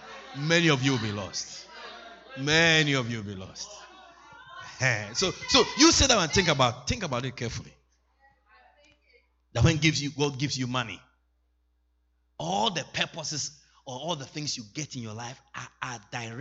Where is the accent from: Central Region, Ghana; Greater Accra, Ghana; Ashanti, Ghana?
Ashanti, Ghana; And I am from the Ashanti tribe. We are very masculine in our culture.